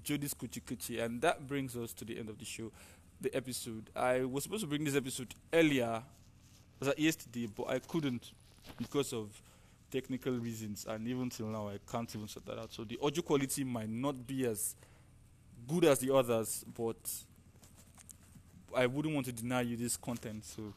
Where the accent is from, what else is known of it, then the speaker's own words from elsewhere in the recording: Lagos, Nigeria; Growing up in Lagos, I always listened to the radio